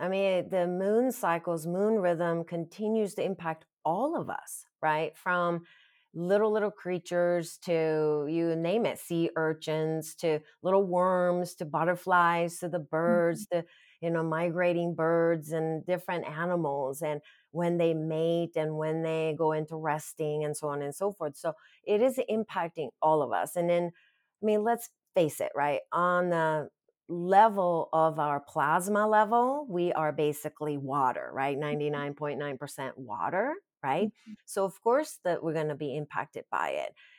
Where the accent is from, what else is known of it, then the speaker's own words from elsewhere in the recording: Japan; So growing up in Japan with the Shinto background, we will celebrate the lunar